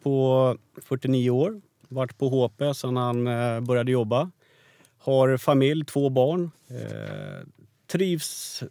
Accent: Bålsta, Uppsala County, Sweden; men faktum är att jag är uppväxt i Bålsta, en bit utanför Stockholm.

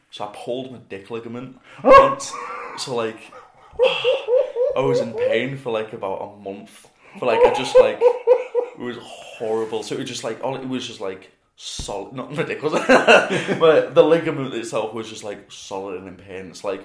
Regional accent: Barrow-in-Furness, North West England, United Kingdom; I'm back in my hometown in Barrow and Furness on Saturday, actually.

